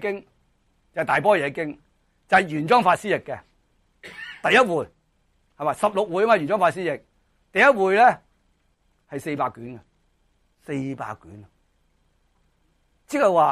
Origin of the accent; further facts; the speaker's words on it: China; 我哋中国人